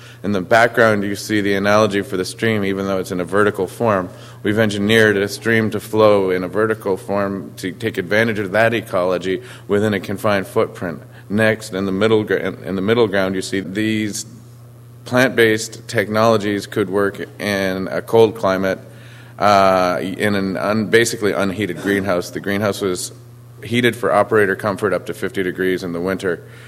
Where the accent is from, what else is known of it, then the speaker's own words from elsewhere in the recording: Massachusetts, United States; I come from Cape Cod, and which maybe I'm being unfair to my hometown, but I feel that they are a somewhat less committed community, a less involved community.